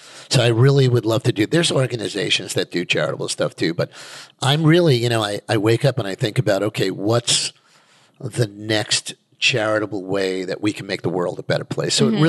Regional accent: Five Towns, New York, United States; I grew up, you know, you and I, we came from the Five Towns.

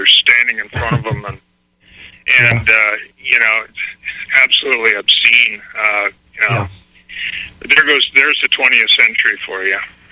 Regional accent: Wales, United Kingdom; Okay. Because I am.

